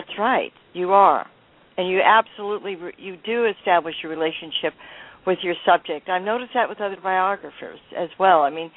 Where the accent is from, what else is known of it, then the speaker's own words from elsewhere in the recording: Reno, Nevada, United States; born there; I've lived in the West all my life. I was born in Reno